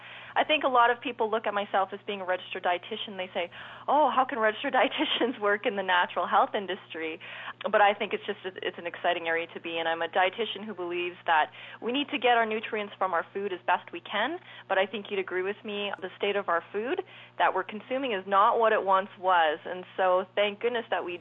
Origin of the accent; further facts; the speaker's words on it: Saskatchewan, Canada; And I actually was born and raised in Saskatchewan, so I grew up on a farm